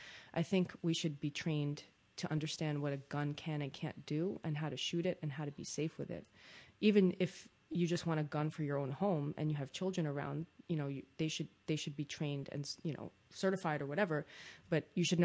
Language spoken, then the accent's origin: English; Israel; But, I'm from Israel, which is a pretty heavily armed nation